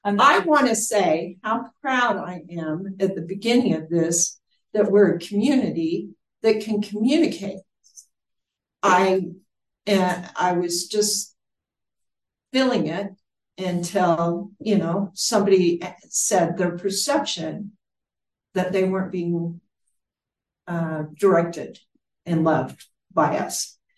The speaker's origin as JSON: {"language": "English", "town": "Holladay", "region": "Utah", "country": "United States", "tie": "born or raised there", "said": "I've been brought up in Utah, born and raised in Utah, seen it grown. Born and raised in Holiday, Utah, went to only three schools."}